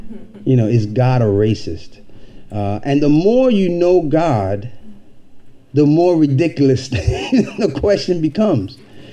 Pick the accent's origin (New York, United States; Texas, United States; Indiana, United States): New York, United States; Harlem; moved away; I was born in Harlem. And I have been away for 30 years. And tomorrow they're going to take me to Harlem to see where I, you know, grew up and some of the places.